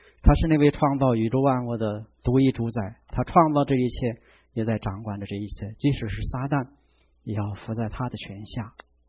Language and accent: Chinese; China; 就像我们中国人有的时候会说，我们说钱财是身外之物，那些好像我们不在乎。